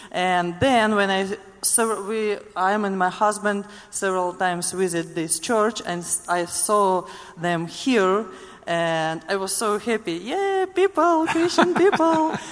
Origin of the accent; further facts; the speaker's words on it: Ukraine; English is a second language; now in United States; I'm from Ukraine, and YMCA, it's first my job in U.S.